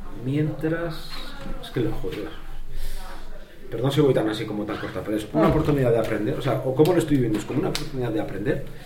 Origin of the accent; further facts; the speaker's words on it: Bilbao, Basque Country, Spain; vengo de Bilbao.